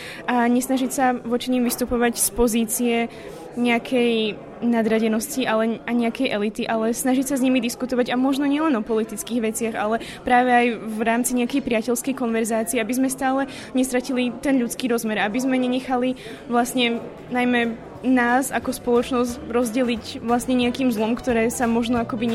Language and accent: Slovak; eastern Slovakia, Slovakia; now in Prague, Czechia; pochádzam z východného Slovenska, do Sašerova a pracujem ako lekárka tu na v Prahe.